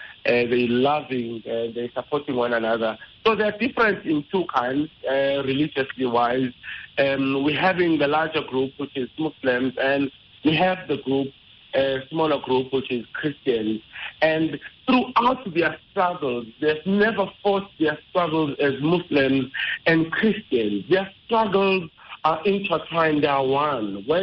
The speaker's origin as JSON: {"language": "English", "country": "South Africa", "said": "I'm from South Africa, and they really connect with our South African struggle."}